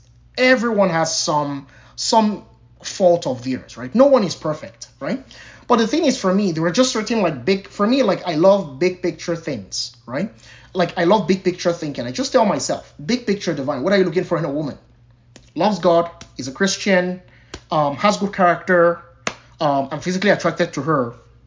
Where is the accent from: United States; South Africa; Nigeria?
Nigeria; as Victoria said, I'm Nigerian and she's American.